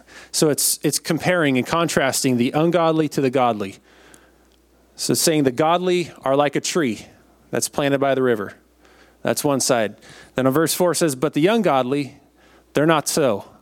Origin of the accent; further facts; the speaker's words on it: Washington, United States; Growing up in Eastern Washington, there's a lot of small churches, a lot of home missions churches. And I was involved with them for most of my life growing up. My dad pastored a small church in Clealum.